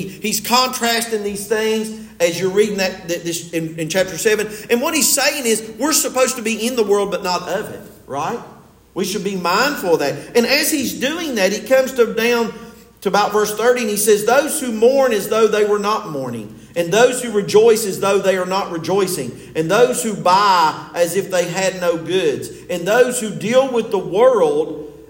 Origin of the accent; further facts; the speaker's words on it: Delbarton, West Virginia, United States; from Delbarton